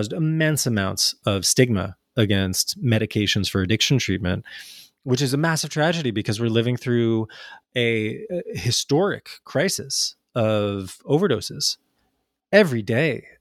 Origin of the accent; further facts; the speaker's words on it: New Jersey, United States; also born or lived in New York; methadone for me in the United States, growing up in New Jersey and New York, is associated with these dingy and sort of, again, vice districts.